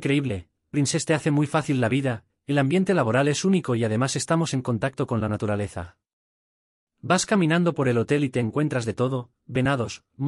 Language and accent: Spanish; Mexico City, Mexico; Soy de DF, ahora CDMX. Llegó a Princess en busca de mejores oportunidades laborales.